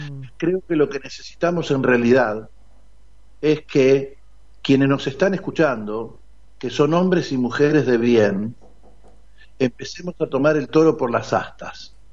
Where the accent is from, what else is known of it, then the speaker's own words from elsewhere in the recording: Argentina; Bueno, esos somos los comunes de la Argentina, ¿no? Bueno, todas estas personas que somos los comunes de la Argentina